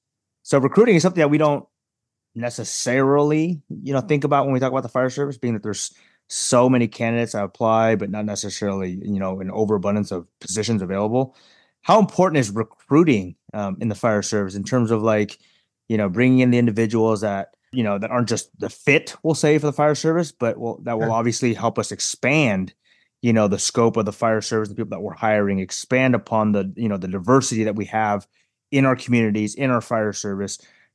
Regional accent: Washington, United States; Today we're back in my hometown in the east side of Washington

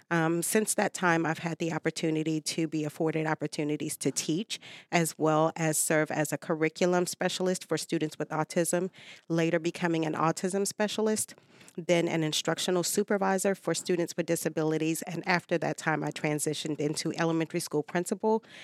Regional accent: Houston, Texas, United States; now in Hampton, United States; I am. I'm originally from Houston, Texas.

